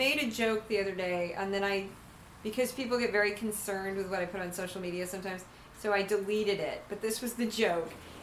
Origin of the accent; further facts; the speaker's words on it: St. Louis, Missouri, United States; and I grew up in Missouri, but I grew up in St. Louis, not Kansas City